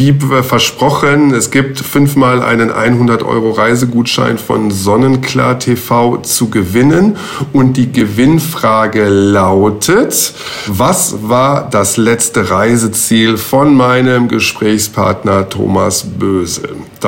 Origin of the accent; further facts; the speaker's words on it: North Rhine-Westphalia, Germany; born there; Und zwar komme ich gebürtig aus dem Ruhrpott.